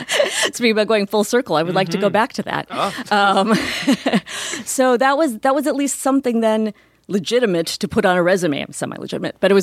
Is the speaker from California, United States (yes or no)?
yes; San Diego, California, United States; And I even grew up in Southern California. I mean, I grew up in the San Diego area, went to school in Pomona, which are, you know, both within a couple hours of here, and knew no one who did this for a living.